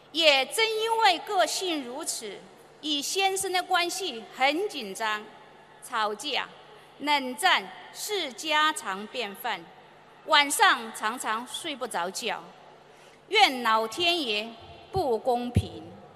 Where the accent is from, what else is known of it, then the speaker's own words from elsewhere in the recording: Taiwan; 我来自台湾